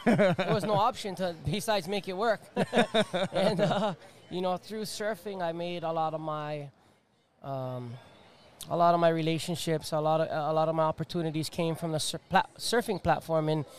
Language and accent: English; Hawaii, United States; I'm just a Hawaiian Jewish boy.